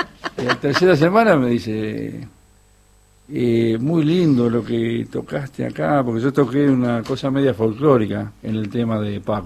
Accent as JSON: {"language": "Spanish", "town": "Monte Grande", "region": "Buenos Aires Province", "country": "Argentina", "said": "Le digo, no, nací en Monte Grande."}